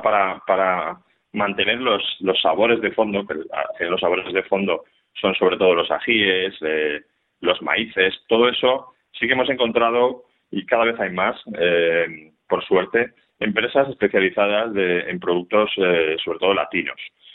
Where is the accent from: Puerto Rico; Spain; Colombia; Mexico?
Spain; Valencian Community; Pues yo soy valenciano además de pura cepa